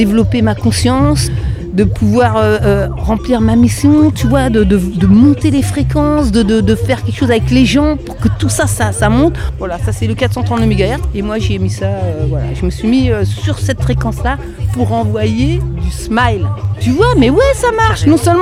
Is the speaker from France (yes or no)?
yes; Rennes, Brittany, France; Je suis de Rennes, moi. De Rennes, voilà.